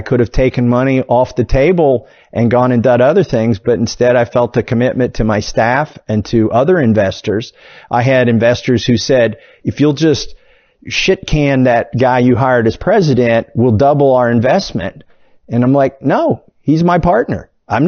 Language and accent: English; Kentucky, United States; And we wanted to raise them like we were raised in Kentucky.